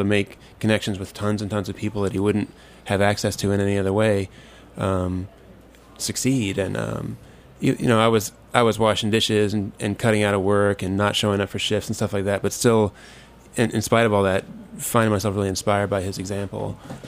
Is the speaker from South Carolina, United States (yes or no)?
yes; South Carolina, United States; on this like really rural island we grew up on outside of Charleston.